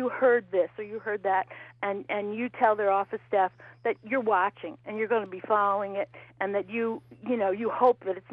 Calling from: New York, United States; from Dutchess County.

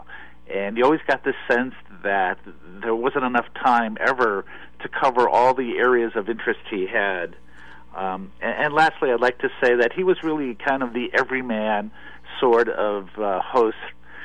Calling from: Houston, Texas, United States; I'm calling from Houston, Texas.

